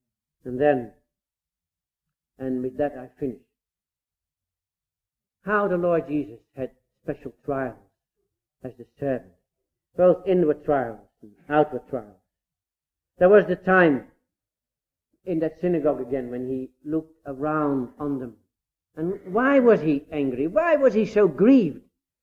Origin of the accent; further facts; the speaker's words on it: The Hague, South Holland, Netherlands; I grew up in The Hague